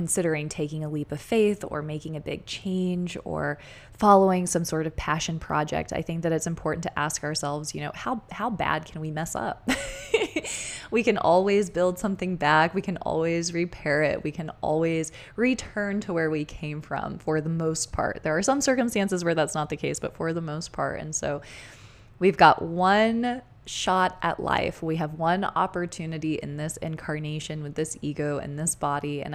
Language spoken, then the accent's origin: English; Texas, United States; I've been in Texas since I was 7. So I am grandfathered in as a Texan. I say this all the time. I was not born here, but I am a Texan. I've been here since I was 7 years old.